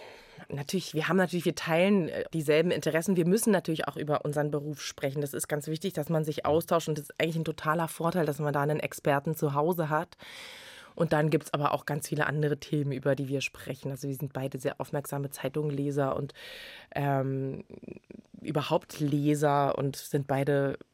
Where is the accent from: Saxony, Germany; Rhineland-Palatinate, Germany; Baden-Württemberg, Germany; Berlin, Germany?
Berlin, Germany; Also nee, ich bin zu einer Zeit in Berlin aufgewachsen, als Hertha-Fans eigentlich alle Faschos waren.